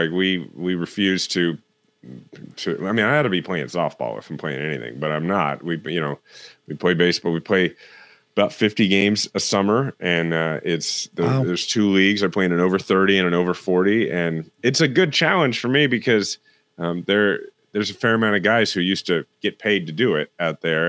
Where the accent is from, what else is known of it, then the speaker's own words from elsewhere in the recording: Shawnee, Kansas, United States; Like in my neighborhood, I was born in Overland Park, grew up in Shawnee.